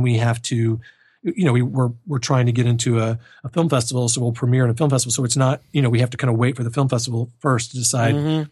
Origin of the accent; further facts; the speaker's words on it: Houston, Texas, United States; I came across her because she's from Houston and I'm from Houston.